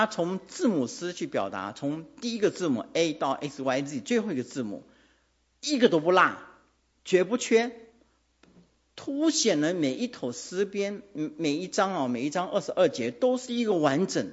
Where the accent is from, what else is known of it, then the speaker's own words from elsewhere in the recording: Taiwan; 其实我在想想，我的小时候，我小时候在那个眷村家庭，面对的都是上一代那个抗战过来的